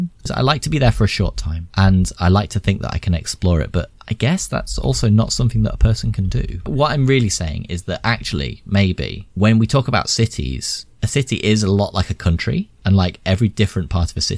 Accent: Nottingham, East Midlands, United Kingdom; I grew up in Nottingham.

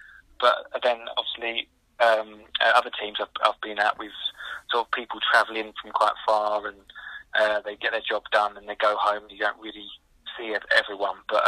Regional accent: East of England, United Kingdom; I'm from Essex.

